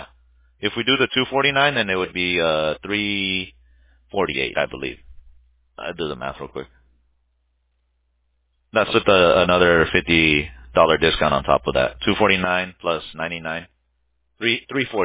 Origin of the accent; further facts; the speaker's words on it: Stanton, California, United States; Yeah, I'm from Stanton.